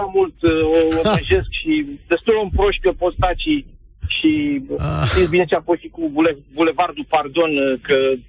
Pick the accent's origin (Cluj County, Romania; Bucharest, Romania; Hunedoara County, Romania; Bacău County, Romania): Bucharest, Romania; eu și soția mea sunt bucureșteni jet by jet